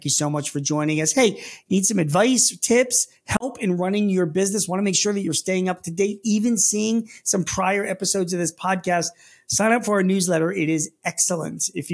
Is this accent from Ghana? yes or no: no; Philadelphia, Pennsylvania, United States; first of all, I'm from Philadelphia. We were locked down a few times during the pandemic.